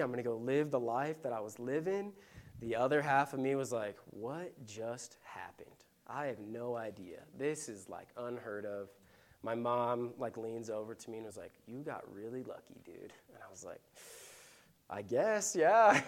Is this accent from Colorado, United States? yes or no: yes; Eagle, Colorado, United States; I grew up in Eagle, Colorado. So if you guys are local to Colorado, you might know where that is, but about 2 hours west of Denver.